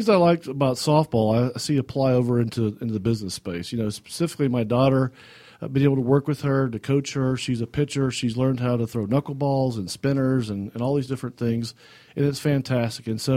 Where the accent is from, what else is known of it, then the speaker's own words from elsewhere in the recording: Atlanta, Georgia, United States; I'm one of the locals here, born and raised in the Atlanta area. Grateful for the opportunity that I had to be raised in the South and the opportunity I had to live in the South.